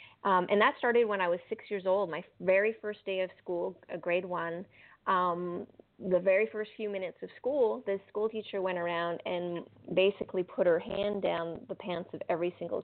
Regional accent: Manitoba, Canada; I'm French Canadian born, and I was raised on Native reservations in the province of Manitoba.

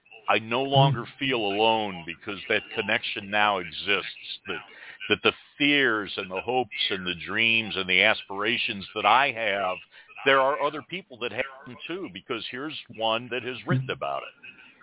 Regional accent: Michigan, United States; although I grew up outside of Detroit, my family is actually from West Virginia, and so there was a very heavy influence of music in my home of country music

